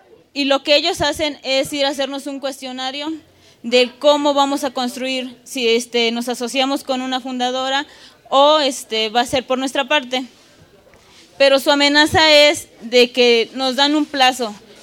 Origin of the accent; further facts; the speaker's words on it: Zacatepec, Morelos, Mexico; yo vengo del estado de Morelos, del municipio de Zacatepec. El municipio en el que yo vivo fue el segundo lugar con más daños.